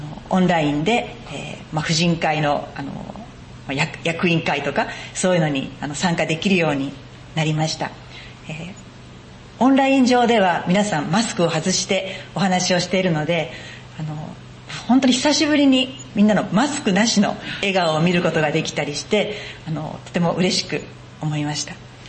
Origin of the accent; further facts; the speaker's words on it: Chiba, Japan; also born or lived in Nerima; 出身は練馬で生まれたんですけれども、小さい時に千葉市に引っ越してまいりました。